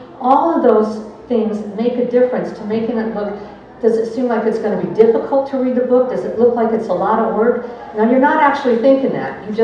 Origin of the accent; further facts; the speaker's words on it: Santa Barbara, California, United States; because I'm from Santa Barbara